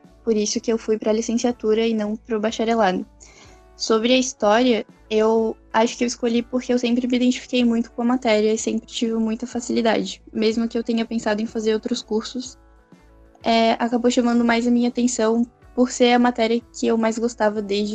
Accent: São José, Santa Catarina, Brazil; Eu tenho 20 anos, sou de São José e eu curso licenciatura em História na UDESC.

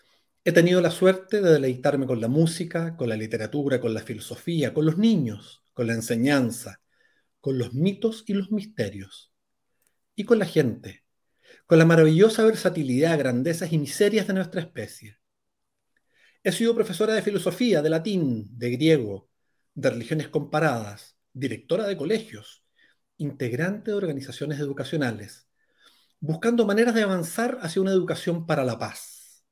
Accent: Chile; Soy chilena, pero me siento bastante cosmopolita. Tengo 82 años

